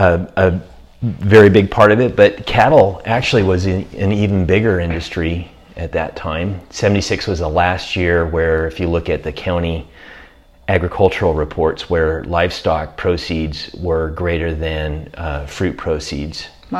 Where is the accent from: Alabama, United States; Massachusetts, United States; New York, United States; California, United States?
California, United States; Orinda; also born or lived in Oakland; I've spent my entire life in Northern California. I grew up in Orinda, and the family moved here to Santa Elena in 1976.